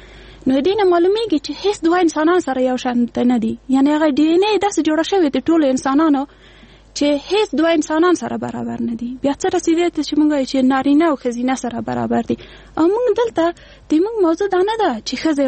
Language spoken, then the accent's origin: Pashto; Afghanistan; موږ په افغانستان کې 40 کاله کېږي جنګ لرو، یعنی موږ نسلونه په جنګ کې پیدا شوي، په جنګ کې لوی شوي، په جنګ کې مري.